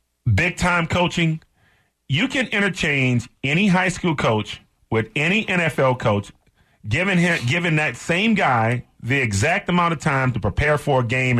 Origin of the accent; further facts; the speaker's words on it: Texas, United States; Because of the way that I was raised playing football in Texas